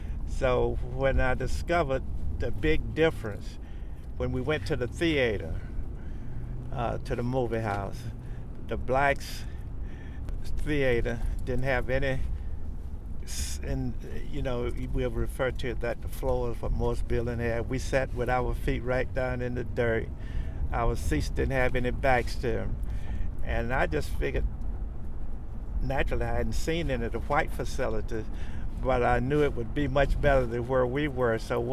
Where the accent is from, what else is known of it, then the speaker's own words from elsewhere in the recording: North Carolina, United States; Everything, I'm from North Carolina, but everything was segregated as far as the school system, everything, housing, everything.